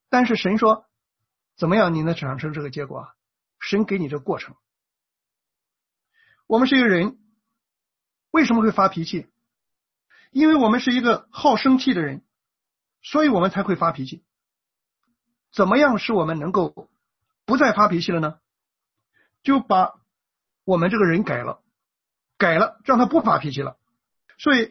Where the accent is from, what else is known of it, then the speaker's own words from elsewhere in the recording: China; 所以我们中国人是个伪君子文化